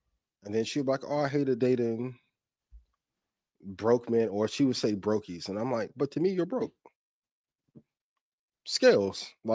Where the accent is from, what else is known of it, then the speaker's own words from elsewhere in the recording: Midwest, United States; I'm from the Midwest, so.